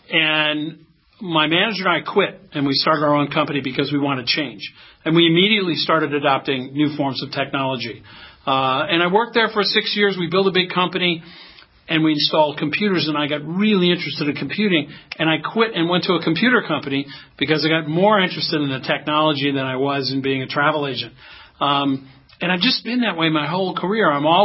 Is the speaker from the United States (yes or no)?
yes; Chicago, Illinois, United States; Well, I grew up outside of Chicago. I had a pretty traditional middle-class upbringing.